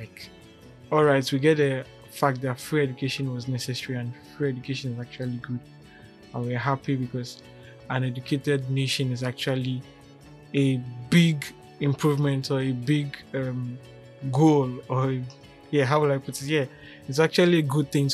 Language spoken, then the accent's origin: English; Ghana; if you listen to the previous episode on being Ghanaian, I made reference to the fact we have a lot of people that are practicing partisan politics in our country.